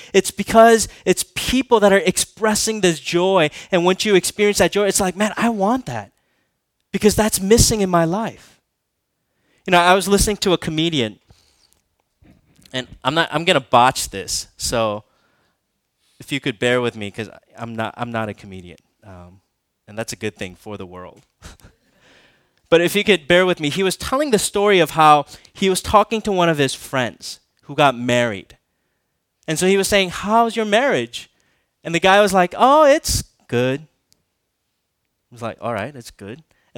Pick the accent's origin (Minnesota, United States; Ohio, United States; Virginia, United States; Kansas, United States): Minnesota, United States; You guys know that I grew up in Minnesota, so.